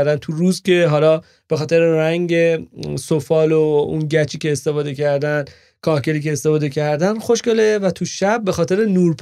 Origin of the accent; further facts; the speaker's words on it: Karaj, Alborz, Iran; اما از کرج اومدیم